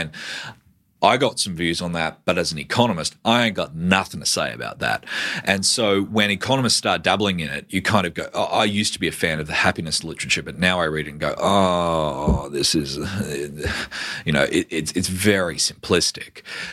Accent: Queensland, Australia; I'm a Queenslander, first and Australian second.

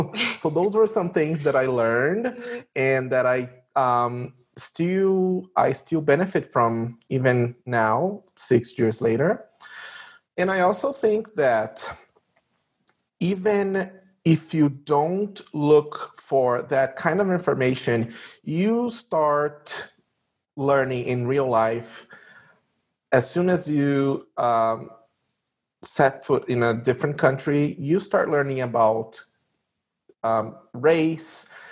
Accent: São Paulo, Brazil; English is a second language; So I'm from Brazil. I'm a former Fulbright scholar. I taught Portuguese in the United States for a year, for two semesters, and I'm originally from the state of São Paulo in Brazil.

